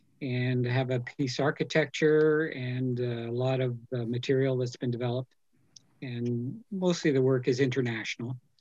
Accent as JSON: {"language": "English", "country": "Canada", "said": "I'm from Canada"}